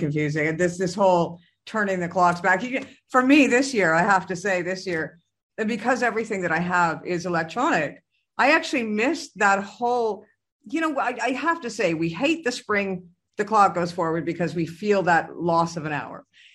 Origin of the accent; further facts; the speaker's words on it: Canada; my home country in Canada.